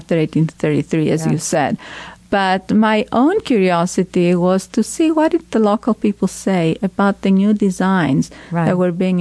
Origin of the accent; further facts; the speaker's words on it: Thessaloniki, Central Macedonia, Greece; And I grew up in Thessaloniki, which was mostly inhabited by immigrants from Turkey.